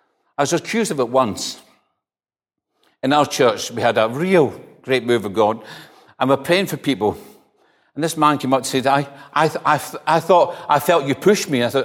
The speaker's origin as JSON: {"language": "English", "town": "Greenock", "region": "Scotland", "country": "United Kingdom", "said": "Now, I am from Greenock. I'm from Clydeside. And I know what that means."}